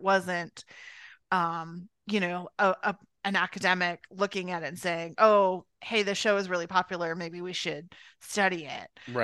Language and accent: English; Georgia, United States; because we're like from Georgia